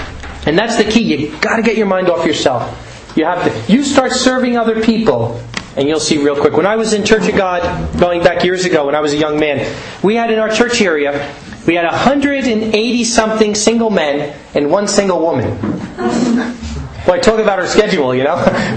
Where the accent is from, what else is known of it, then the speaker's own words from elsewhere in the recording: United States; She was from Austria, I'm from the States, and Yahweh can bring in the strangest of places.